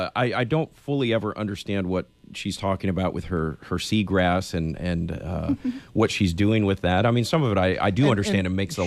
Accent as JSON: {"language": "English", "region": "Illinois", "country": "United States", "said": "I'm a Midwest boy, so from Illinois"}